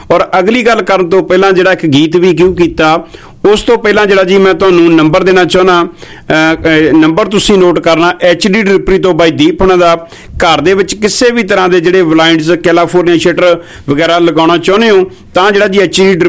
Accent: Kuhara, Punjab, India; ਸਾਡਾ ਪਿੰਡ ਅਠੌਲੇ ਦੇ ਬਿਲਕੁਲ ਨਜ਼ਦੀਕ ਹੈ ਕੁਹਾੜਾ, ਕਾਲਾ ਸਿੰਘਾ ਦੇ ਬਿਲਕੁਲ ਨਜ਼ਦੀਕ ਹੈ ਕੁਹਾੜਾ, ਜਲੰਧਰ ਤੋਂ ਵੀ 14-15 ਕਿਲੋਮੀਟਰ ਪੈਂਦਾ, ਕਪੂਰਥਲਾ ਤੋਂ ਵੀ ਇੰਨਾ ਕੁ ਹੀ ਜਿਹੜਾ 15-16-17 ਦੇ ਕਰੀਬ ਜਿਹੜਾ ਨਕੋਦਰ ਤੋਂ ਪੈਂਦਾ।

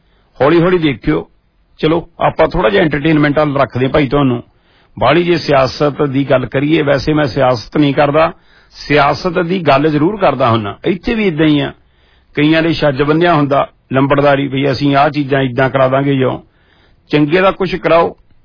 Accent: Kohala, Punjab, India; ਜਲੰਧਰ ਤੋਂ ਮੇਰਾ ਪਿੰਡ ਕੋਹਾਲਾ

